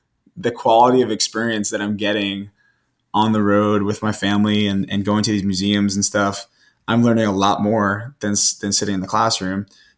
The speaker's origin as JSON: {"language": "English", "region": "New York", "country": "United States", "tie": "born or raised there", "said": "So growing up in New York and going to Canada was a 15-hour car ride and we'd do it in a day sometimes."}